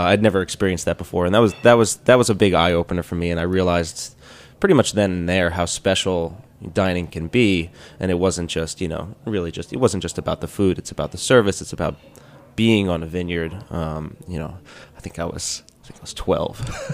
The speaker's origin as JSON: {"language": "English", "town": "Bellmore", "region": "New York", "country": "United States", "tie": "born or raised there", "said": "I grew up in Belmore, in Long Island."}